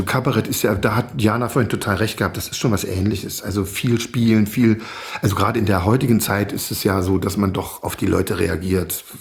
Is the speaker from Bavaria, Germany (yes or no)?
no; Magdeburg, Saxony-Anhalt, Germany; Ich bin ja aus Magdeburg.